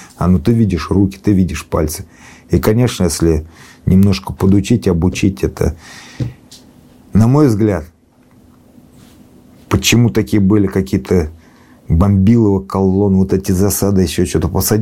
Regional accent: Moscow, Russia; молдаване, с Украины ребята, и мы москвичи.

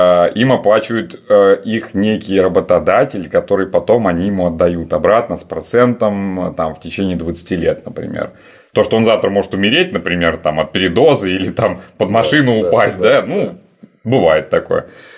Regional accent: Belgorod, Belgorod Oblast, Russia; Например, если по моему родному городу Белгороду, как у нас говорят

